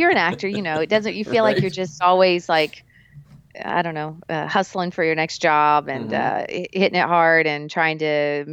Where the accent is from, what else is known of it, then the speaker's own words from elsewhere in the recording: Tennessee, United States; grew up on a dairy farm in Tennessee. Like this was not on my radar. Like there was a theater in my hometown and they provided a drama teacher for my high school. It was the Cumberland County Playhouse.